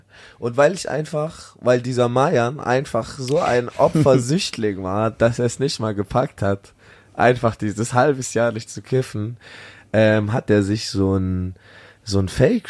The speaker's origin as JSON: {"language": "German", "town": "Munich", "region": "Bavaria", "country": "Germany", "said": "wir kommen aus München"}